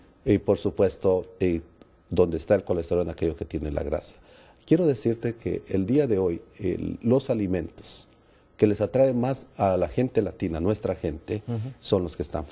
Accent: Peru; Ahora, lo que es Perú, yo soy de Perú y mando un saludo a mis queridos paisanos de Perú

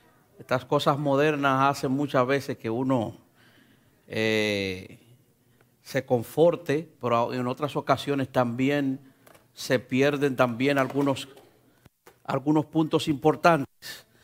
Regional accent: Santo Domingo, Distrito Nacional, Dominican Republic; Yo provengo de Santo Domingo, o sea, República Dominicana.

